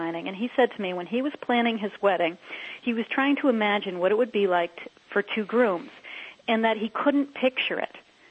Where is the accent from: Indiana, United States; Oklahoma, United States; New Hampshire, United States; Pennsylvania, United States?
New Hampshire, United States; now that in my home state of New Hampshire, now that it's legally recognized here too